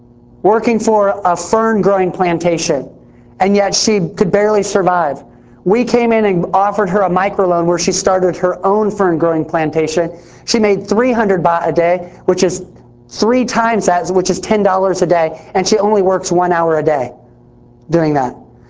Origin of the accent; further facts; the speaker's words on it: Indiana, United States; also born or lived in Atlanta / Los Angeles; I grew up in Indiana. I lived in Atlanta, Georgia, and I've lived for a brief time in LA.